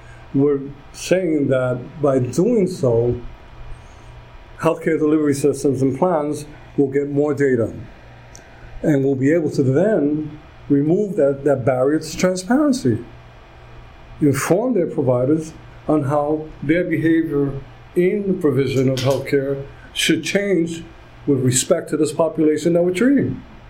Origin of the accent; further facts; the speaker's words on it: Brooklyn, New York, United States; I was born in a public hospital in the Bronx. I was raised in Brooklyn, and we only went to public hospitals.